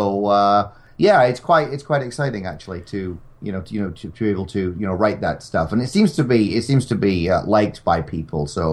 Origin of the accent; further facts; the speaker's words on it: Edinburgh, Scotland, United Kingdom; I remember being freaked out with excitement in Edinburgh, where I'm a Scot